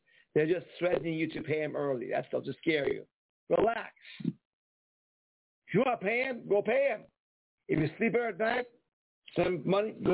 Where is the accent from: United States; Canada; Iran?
Iran; English is a second language; But it's English. I'm from Iran. If I can understand these letters in English, so could you.